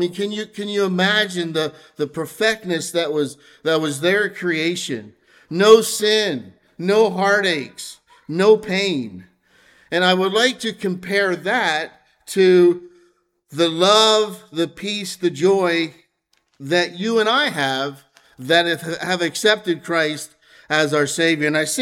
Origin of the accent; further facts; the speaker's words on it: Pennsylvania, United States; moved away as an adult; now in Franklin County, United States; But I'm imported from Lancaster County in 1989 to Franklin County when I married my beautiful wife, Melody.